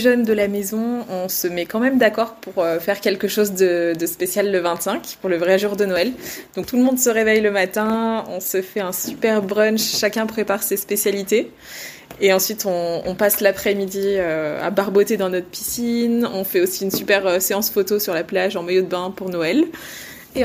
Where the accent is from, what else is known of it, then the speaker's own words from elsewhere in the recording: France; En fait, je ne sais pas si j'arriverai autant à l'apprécier dans ce contexte chez nous en France, ou si j'aurai vraiment ce besoin de changer de cadre comme je l'ai vécu en Australie.